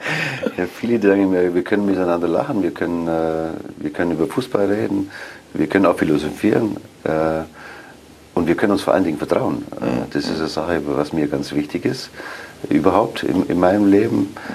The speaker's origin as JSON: {"language": "German", "town": "Augsburg", "region": "Bavaria", "country": "Germany", "tie": "born or raised there", "said": "Das ist meine Heimatstadt"}